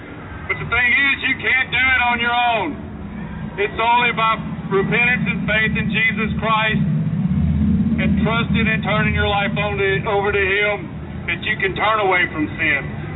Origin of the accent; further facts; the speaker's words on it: Mississippi, United States; I'm from Mississippi.